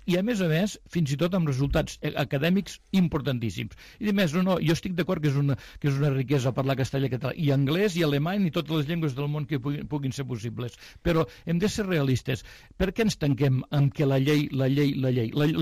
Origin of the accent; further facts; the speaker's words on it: Catalonia, Spain; Jo, per exemple, com a català, va arribar un moment, doncs, acabada la guerra, i tinc 60 i alguns anys, doncs que nosaltres a l'escola vam aprendre en castellà.